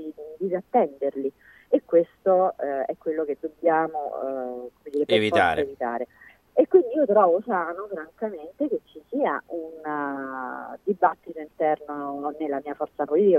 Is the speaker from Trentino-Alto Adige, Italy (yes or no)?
no; Rome, Lazio, Italy; però da romana col